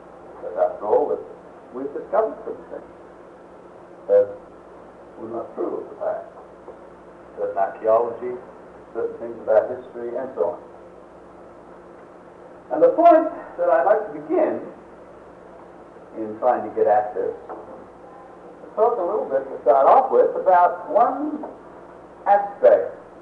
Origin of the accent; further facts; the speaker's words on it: Australia; moved away; Born and bred in Australia, which is good for me.